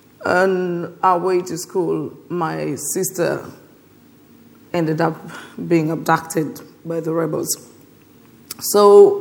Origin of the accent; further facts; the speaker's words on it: Uganda; now in London, United Kingdom; Yes, I'm from Uganda, but I live in London.